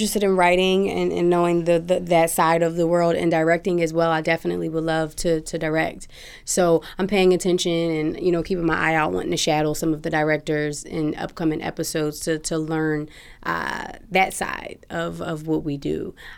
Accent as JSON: {"language": "English", "town": "Philadelphia", "region": "Pennsylvania", "country": "United States", "tie": "born or raised there", "said": "Wow, I grew up in Germantown, Shelton and Musgrave."}